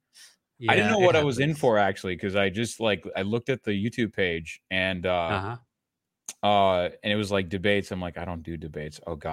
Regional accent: Tamil Nadu, India; because I'm from Tamil Nadu originally.

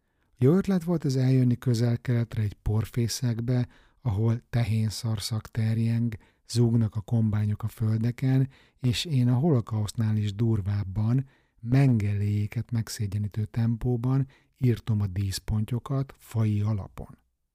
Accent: Újpest, Budapest, Hungary; Panelban nőttem föl, nagyszüleim is újpestiek voltak, a Gödi-Dunapartnál távolabb sosem kerültem a beton dzsungeltől.

